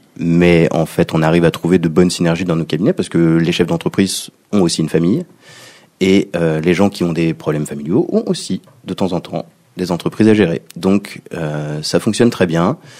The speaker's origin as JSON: {"language": "French", "town": "Argenteuil", "region": "Île-de-France", "country": "France", "tie": "born or raised there", "said": "je suis revenu dans le Val d'Oise. Alors moi, je suis né à Argenteuil, mes parents habitent à Pontoise. Je suis du coin"}